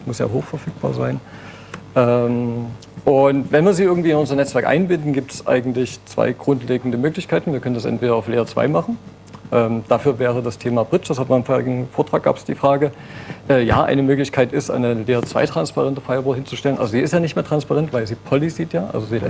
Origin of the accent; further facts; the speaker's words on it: Dresden, Saxony, Germany; man hört es vielleicht, ich komme aus Dresden